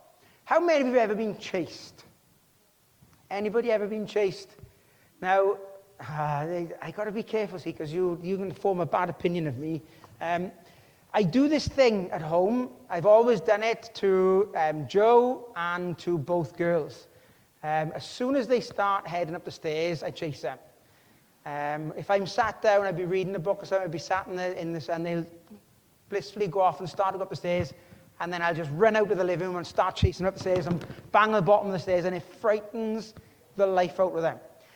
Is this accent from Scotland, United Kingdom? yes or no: no; Rhondda, Wales, United Kingdom; growing up in the Rondas never always been an easy task. I remember going to a youth club in Pontyclun